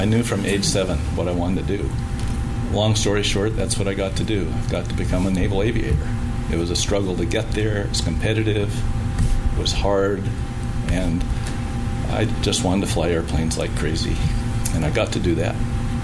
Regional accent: California, United States; Way back when, I grew up in California, normal kid, oldest of five.

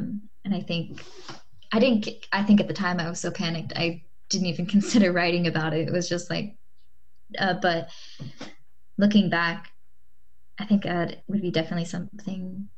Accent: California, United States; now in Portland, United States; I grew up in Southern California and did not like it there.

